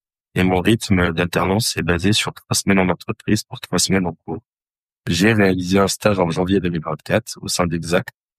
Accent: Soissons, Hauts-de-France, France; j'ai 21 ans. Et je viens de Soissons, dans l'Aisne.

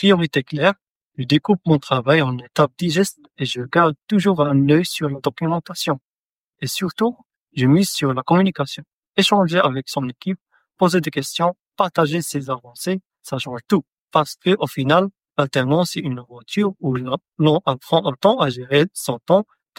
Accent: Morocco; now in Lyon, France; j'ai 24 ans, je viens de Suffolk, une petite ville au Maroc

